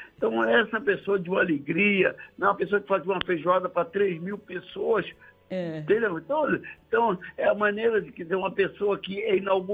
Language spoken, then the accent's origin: Portuguese; Bahia, Brazil; Que primeiro, eu sou baiano